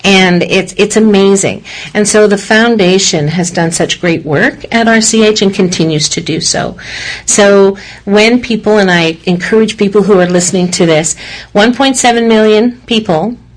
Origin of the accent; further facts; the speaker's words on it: Halifax, Nova Scotia, Canada; now in British Columbia, Canada; So I came from Halifax to BC just to work in this amazing organization.